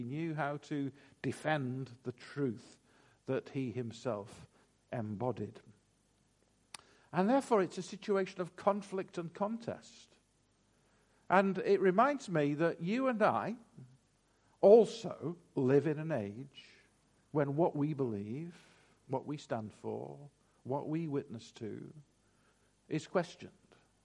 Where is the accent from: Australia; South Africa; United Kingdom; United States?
United Kingdom; Manchester, North West England; And I grew up in Longsight, South Manchester